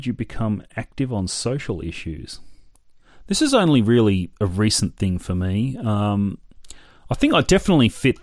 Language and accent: English; Sydney, New South Wales, Australia; Well, I grew up in Midwestern Sydney. I lived in Seven Hills when I was in primary school, and then my family moved out to Kenthurst, where I went to Golston High School.